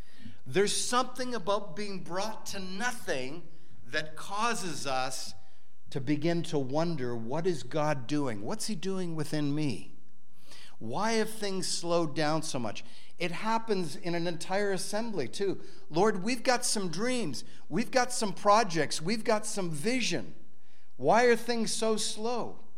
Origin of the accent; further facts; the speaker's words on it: Zimbabwe; born there; You know, I was born in Zimbabwe.